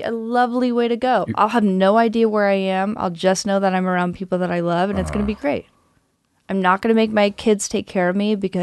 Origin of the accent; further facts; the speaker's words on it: North Carolina, United States; And I think some people would call me a fair weather fan because I grew up in North Carolina.